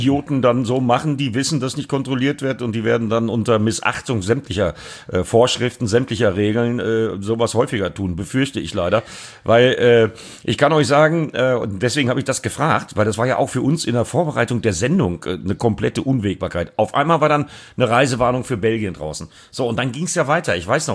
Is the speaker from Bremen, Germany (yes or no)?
yes; Bremen, Germany; Ich sage, ja, ich komme aus Bremen.